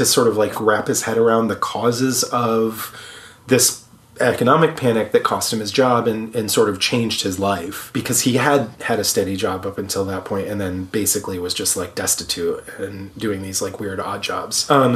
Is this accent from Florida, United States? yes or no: no; Auburn, New York, United States; So I'm from Auburn, New York.